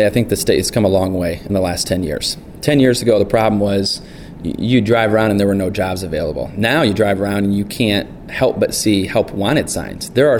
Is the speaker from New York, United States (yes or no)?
no; Michigan, United States; speaking from someone born and raised in Northern Michigan